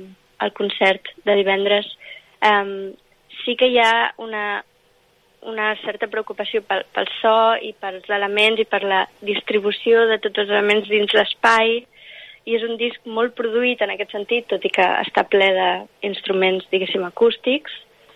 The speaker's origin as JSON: {"language": "Catalan", "town": "Barcelona", "region": "Catalonia", "country": "Spain", "tie": "born or raised there", "first_language": "English", "second_language": "Catalan", "said": "vaig néixer a Barcelona i vaig créixer aquí a Barcelona, però la meva llengua materna és anglès i a casa sempre s'ha parlat anglès."}